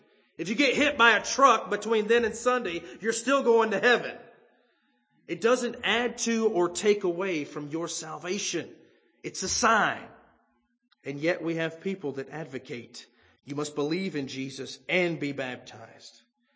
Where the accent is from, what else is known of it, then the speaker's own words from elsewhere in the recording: the South, United States; Now, once again, I come from the South. This is very prevalent.